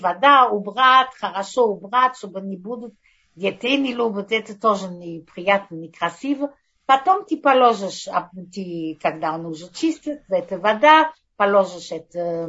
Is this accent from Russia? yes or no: no; Antwerp, Flanders, Belgium; moved away as an adult; now in Israel; Я родился в Антверпен, в Бельгии. Я была там до, когда мы женились в Бельгии, мы жили в Бельгии сначала, но я хотела прийти в Израиль.